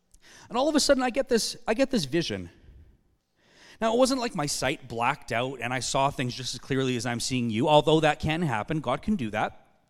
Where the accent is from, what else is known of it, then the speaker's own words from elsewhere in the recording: Calgary, Alberta, Canada; I'm from Calgary, so when I travel, people always ask me